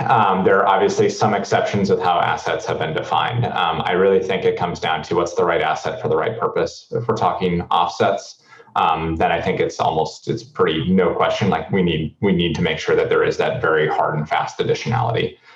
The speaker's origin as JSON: {"language": "English", "region": "North Dakota", "country": "United States", "said": "I come from North Dakota. Like my family and almost my whole team like has family that are early adopters."}